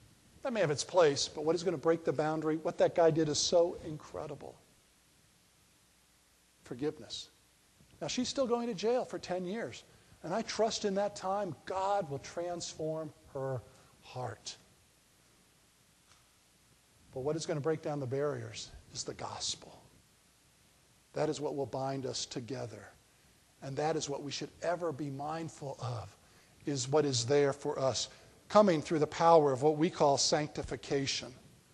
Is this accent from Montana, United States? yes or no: no; Annapolis, Maryland, United States; Growing up in Annapolis, seeing how midshipmen lived